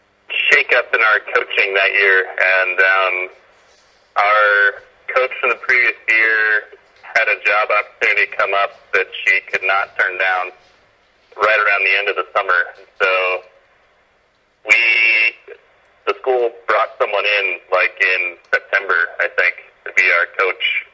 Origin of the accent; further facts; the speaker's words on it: United States; So I grew up in the States. I knew about the Estonian heritage